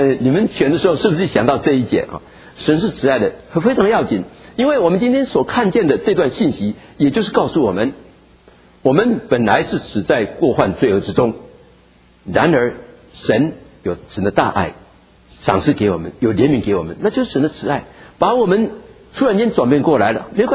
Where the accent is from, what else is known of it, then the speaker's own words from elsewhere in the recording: China; 因为知道我们中国人不喜欢讲死，只喜欢讲活